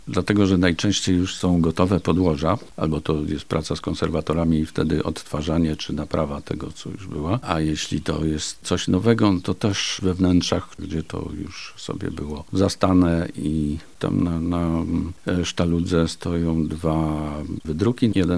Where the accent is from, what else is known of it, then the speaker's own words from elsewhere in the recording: Końskowola, Lublin Voivodeship, Poland; born there; ponieważ z tych regionów pochodzę. Urodziłem się w Końskowoli.